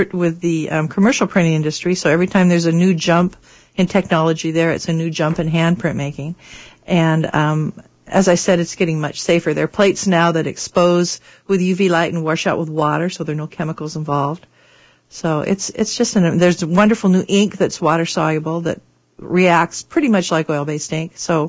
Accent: Seattle, Washington, United States; I'm originally from Seattle.

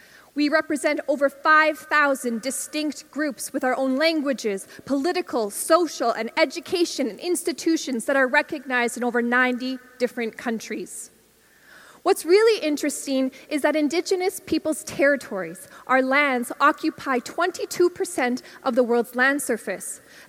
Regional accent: Alberta, Canada

